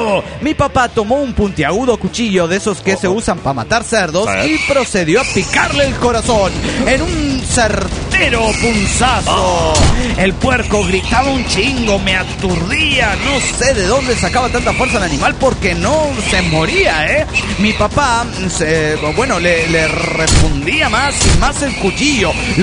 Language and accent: Spanish; Ciudad Juárez, Chihuahua, Mexico; de Ciudad Juárez.